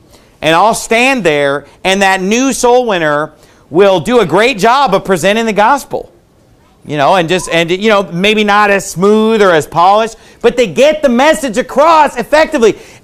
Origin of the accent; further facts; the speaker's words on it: United States; born there; first language English; I'm glad that I was born in America. That's a blessing. And you know, of all the languages to be born speaking, I'm glad I was born speaking English.